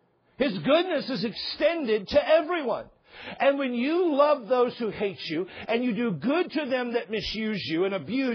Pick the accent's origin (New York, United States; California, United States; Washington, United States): Washington, United States; I remember growing up in Washington, it was like 10 inches in a month.